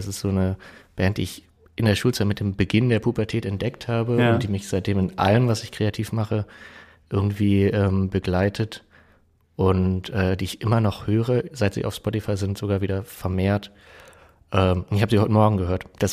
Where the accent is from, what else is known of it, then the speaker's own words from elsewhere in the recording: Achim, Lower Saxony, Germany; now in Bremen, Germany; ich bin hier in Bremen, ich komme nicht gebürtig aus Bremen, sondern aus dem Umland. Er hatte also das Privileg des Niedersachsen-Abiturs und bin da in Achim auf eine sehr neue Schule gegangen, das Gymnasium am Markt.